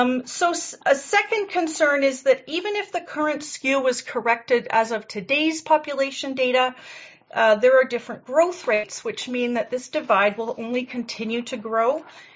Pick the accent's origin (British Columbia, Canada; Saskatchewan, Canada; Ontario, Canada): British Columbia, Canada; Surrey; also born or lived in Vancouver; now in New Westminster, Canada; I'm a resident of New Westminster in the Sapperton neighborhood. I was raised in Surrey and I lived in Vancouver before moving to New Westminster about 12 years ago.